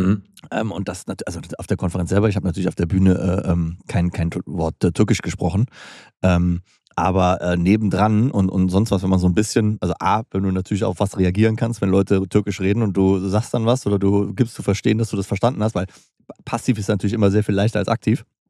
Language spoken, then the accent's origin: German; Hürth, North Rhine-Westphalia, Germany; Weil ich komme aus der Vorstadt, aus Hürth in Köln.